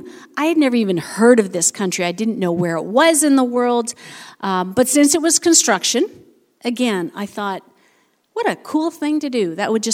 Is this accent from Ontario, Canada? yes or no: yes; Port Perry, Ontario, Canada; We're from Port Perry, Ontario, just north of Oshawa, where we have been part of our home church, Emmanuel Community Church, for about 20 years.